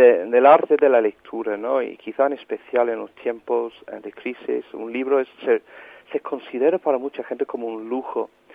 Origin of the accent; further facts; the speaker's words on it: England, United Kingdom; Spanish is a second language; yo como inglés tengo que tener mucho cuidado